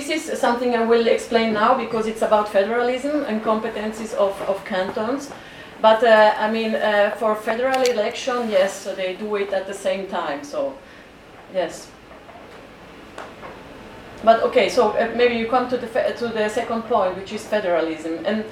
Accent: Ticino, Switzerland; I'm from Sotto Cenere. Sotto Cenere is the southern part of Ticino.

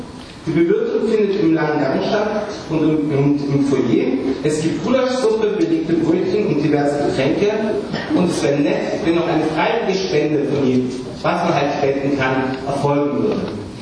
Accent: Switzerland; Ein besonderes Erlebnis auch, als Schweizer die Kaiserhymne singen zu dürfen.

